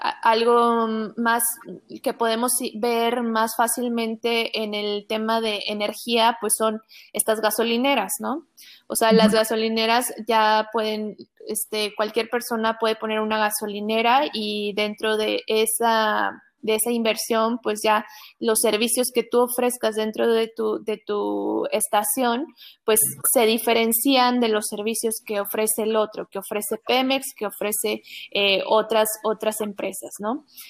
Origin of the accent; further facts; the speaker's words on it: Mexico; los servicios que nosotros como mexicanos merecemos